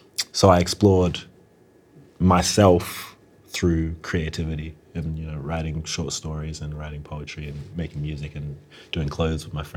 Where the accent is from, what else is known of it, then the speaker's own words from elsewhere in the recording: Canberra, Australian Capital Territory, Australia; But yeah, growing up in Canberra, quiet.